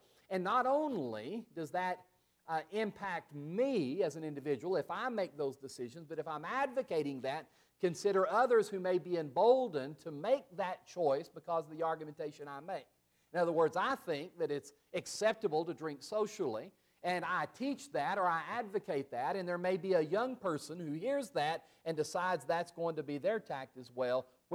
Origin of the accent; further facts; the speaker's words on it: Odessa, Texas, United States; I remember that when I was growing up in Odessa, Texas, it was a law-abiding town, Odessa, Texas. It was out in the oil patch